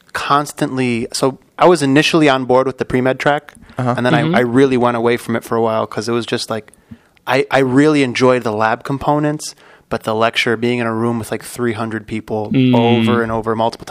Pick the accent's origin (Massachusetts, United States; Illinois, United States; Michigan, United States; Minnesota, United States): Illinois, United States; Melrose Park; also born or lived in Chicago; So I'm from the Chicago suburbs, Melrose Park, and just born in Chicago and raised in the west suburbs.